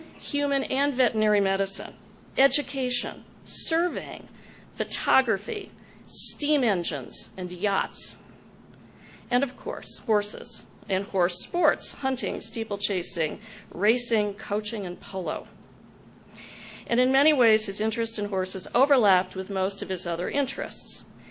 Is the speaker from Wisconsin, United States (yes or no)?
yes; Wisconsin, United States; Well, I grew up in Wisconsin, where my family owned a large dairy company and a number of farms.